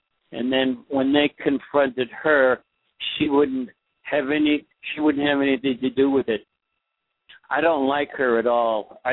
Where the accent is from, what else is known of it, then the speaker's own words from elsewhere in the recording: Massachusetts, United States; Well, I'm from Massachusetts